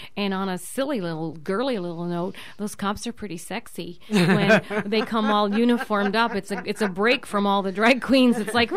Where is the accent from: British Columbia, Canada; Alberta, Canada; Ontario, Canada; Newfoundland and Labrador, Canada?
Newfoundland and Labrador, Canada; St. John's; St. John's, Newfoundland.